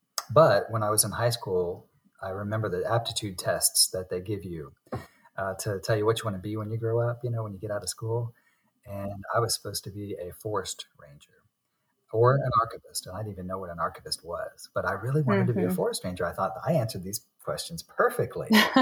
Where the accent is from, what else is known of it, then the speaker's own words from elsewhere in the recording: Florida, United States; also born or lived in Kansas City, United States; So I grew up, however, in Florida because my mom remarried and I spent about 12 years, going through elementary, middle, and high school there.